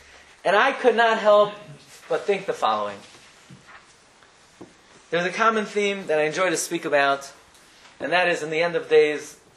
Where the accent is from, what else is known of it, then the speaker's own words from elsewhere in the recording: United States; I know as a kid growing up in America, nobody ever heard of golos Yishmael.